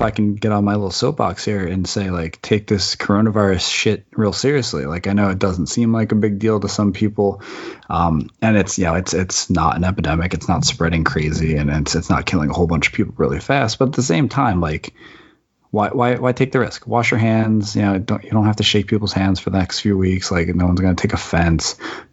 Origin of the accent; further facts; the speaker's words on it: East Coast, United States; now in San Francisco, United States; Like I live in San Francisco now. I grew up on the East Coast and like I know about humidity and like 100 degree summers. I grew up at the beach